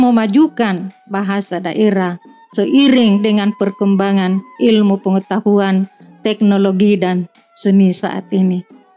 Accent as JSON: {"language": "Indonesian", "region": "South Sulawesi", "country": "Indonesia", "first_language": "Makassarese", "second_language": "Indonesian", "said": "bahasa daerah di Sulawesi Selatan ya, khususnya bahasa ibu saya itu bahasa Makassar."}